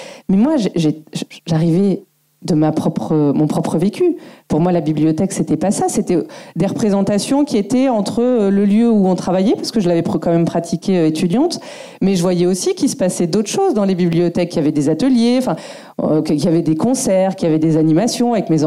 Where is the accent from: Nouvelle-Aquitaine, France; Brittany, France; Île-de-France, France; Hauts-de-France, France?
Nouvelle-Aquitaine, France; Bordeaux; moi, je suis bordelaise.